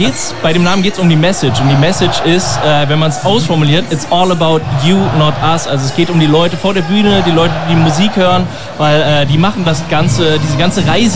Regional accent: North Rhine-Westphalia, Germany; ich komme aus dem Rheinland

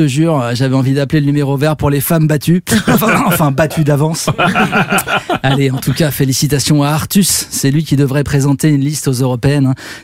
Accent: Paris, Île-de-France, France; je suis comme vous, en tant que parisien je découvre le concept.

